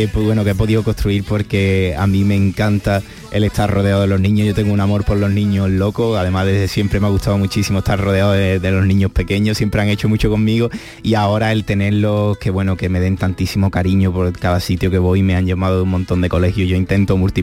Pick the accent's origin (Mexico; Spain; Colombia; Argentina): Spain; Huelva, Andalusia; es la primera vez que canto realmente en Huelva Capital. No había cantado nunca antes y para mí me hace muchísima ilusión porque bueno, es mi tierra